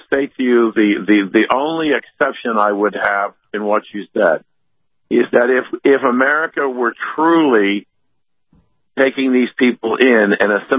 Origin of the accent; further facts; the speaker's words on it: Columbus, Ohio, United States; I was back in Columbus, my hometown, for Christmas.